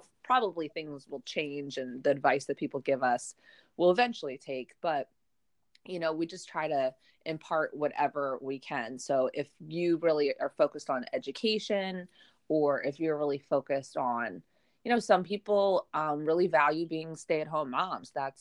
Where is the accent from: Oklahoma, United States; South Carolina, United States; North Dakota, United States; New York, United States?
New York, United States; New York City; growing up in New York City, if there's, you know, 200 countries represented in, like, you know, 7 square miles, you're going to be pretty tolerant of diversity